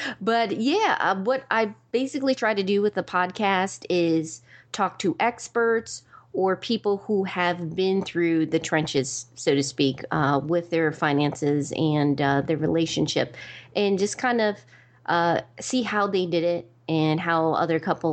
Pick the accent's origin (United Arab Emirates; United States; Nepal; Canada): United States; New York; born there; also born or lived in Georgia / Maryland / Virginia; now in Raleigh, United States; I consider myself an East Coast girl. I was born in New York, lived in Georgia, Maryland, Virginia, and now I'm in Raleigh, North Carolina.